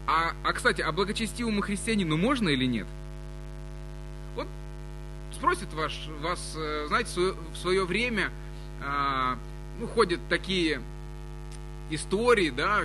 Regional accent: Crimea, Ukraine; Вы знаете, я родом из Крыма

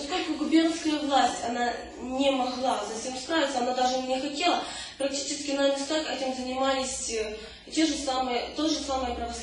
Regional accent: Volyn Oblast, Ukraine; потому что я сама из Волыни

